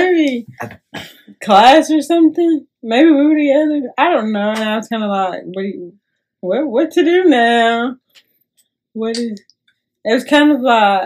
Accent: South Fulton, Georgia, United States; I am from South Fulton.

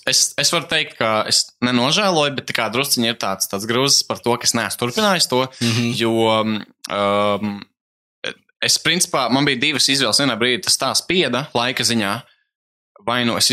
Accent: Ozolnieki, Jelgava, Latvia; also born or lived in Riga; es esmu no Ozolniekiem orģināli tā, tīri, kur man draugi visi un kur visi video visi vienmēr tapis. Jā, es Ozolniekos nomācījos līdz 3. klasei. Tad Jelgavā gadu, un tad no 5. Līdz sanāk 9. ieskaitot Rīgā centrā es mācījos.

